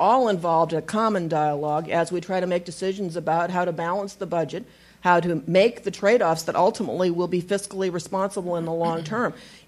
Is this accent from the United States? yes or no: yes; Pennsylvania, United States; I'm from Pennsylvania. Right now, an issue in Pennsylvania that may not be an issue for the people in this audience is hydrofracking.